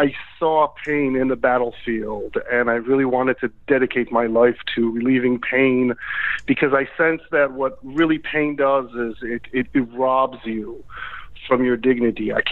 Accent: Israel; born there; English is a second language; My background, I was born in Israel

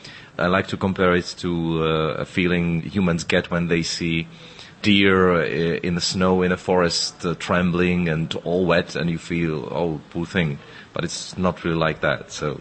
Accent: Czechia; born there; English is a second language; I don't have roots, even though I was born in the Czech Republic. But when I look at my families, it's a sort of a mixture of different influences. My grandfather was German

